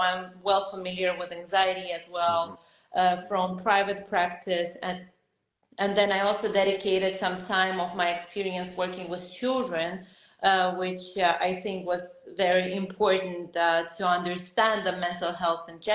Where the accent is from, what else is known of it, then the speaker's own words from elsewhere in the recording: Estonia; now in Lithuania; I'm originally from Estonia, live in Lithuania.